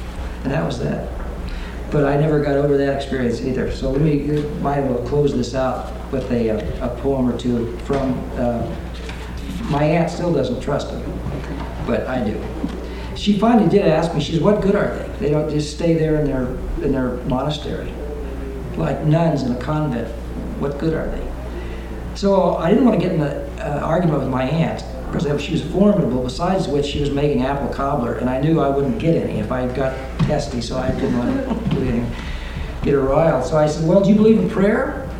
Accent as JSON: {"language": "English", "town": "Greenville", "region": "Illinois", "country": "United States", "tie": "born or raised there", "said": "got on the bus, went back up to my hometown in Greenville, Illinois, walked into the kitchen of the farmhouse"}